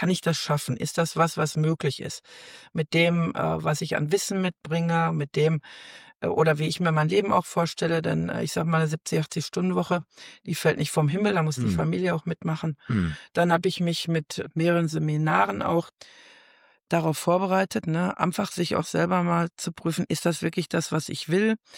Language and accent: German; Dortmund, North Rhine-Westphalia, Germany; now in Fröndenberg, Germany; Und ich komme ja aus Dortmund-Benninghofen